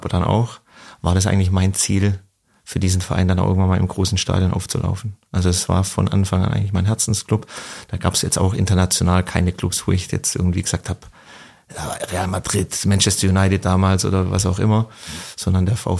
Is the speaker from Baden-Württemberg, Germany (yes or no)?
yes; Leutenbach, Baden-Württemberg, Germany; also born or lived in Backnang; Also ich bin in Backnang geboren, in Leutenbach aufgewachsen.